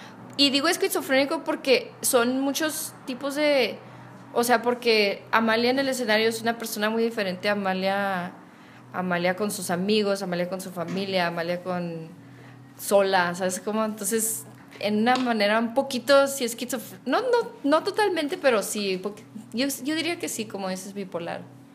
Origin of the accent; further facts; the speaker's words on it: La Union, New Mexico, United States; I'm from La Union.